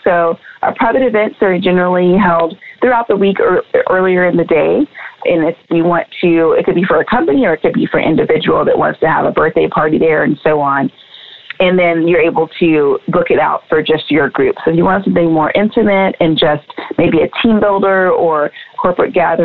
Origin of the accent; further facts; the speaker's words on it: West Virginia, United States; born there; now in Houston, United States; So I was born in West Virginia, and I went to school at Stephen F. Austin State University before I attended culinary school here in Houston. And been here ever since.